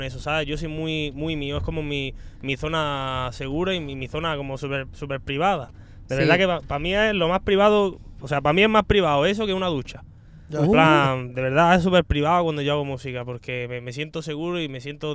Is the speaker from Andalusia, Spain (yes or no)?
yes; Granada, Andalusia, Spain; yo al final soy de Granada y siempre me ha gustado Granada